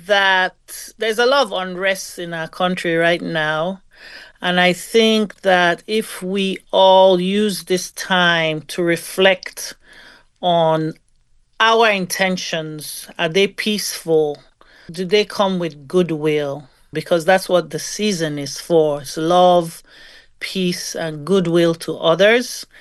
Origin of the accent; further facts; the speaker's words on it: Arondizogu, Imo, Nigeria; English is a second language; In Nigeria, for Christmas growing up, we would always travel to my hometown where my father was from.